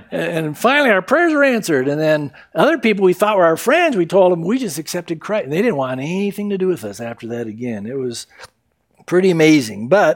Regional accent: San Diego, California, United States; I can certainly relate to this story in some ways because growing up in San Diego, I was as spiritually blind as you could be.

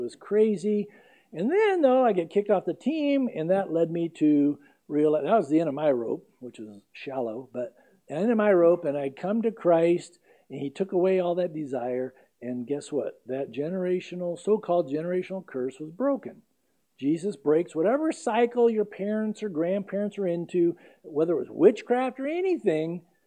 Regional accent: San Diego, California, United States; I'm from San Diego, and we got a lot of piers there

